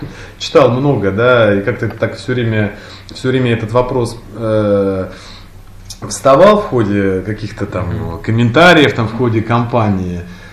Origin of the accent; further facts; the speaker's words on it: Moscow, Russia; я был там москвич один